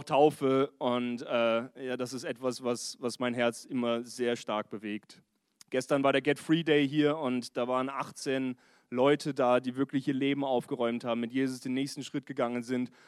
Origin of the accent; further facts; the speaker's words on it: Vienna, Austria; Und ich habe halt gedacht, sie spielt auf meinen deutschen Dialekt an, also habe ich gesagt, aus Wien.